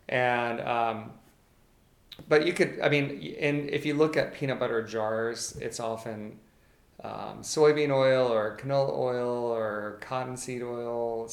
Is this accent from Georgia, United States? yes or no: yes; Georgia, United States; One is that I'm from Georgia, and Georgia's the largest producer of peanuts in our country.